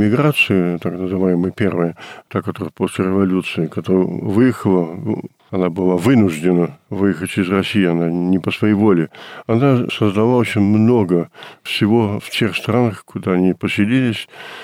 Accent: France; я родился во Франции, учился во Франции, образование получил во французских лицеях. И, естественно, кроме французского образования, я вот намекнул на то, что были русские школы, конечно, меня родители туда тоже посылали.

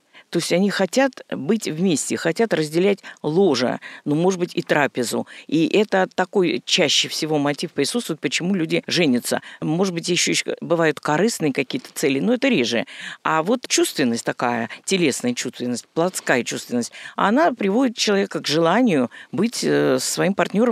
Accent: Moscow, Russia; я из Москвы

